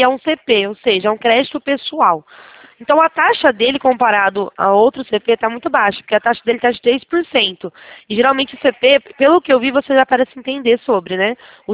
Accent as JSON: {"language": "Portuguese", "town": "Campinas", "region": "São Paulo", "country": "Brazil", "said": "Eu sou campineira, sou do interior de São Paulo."}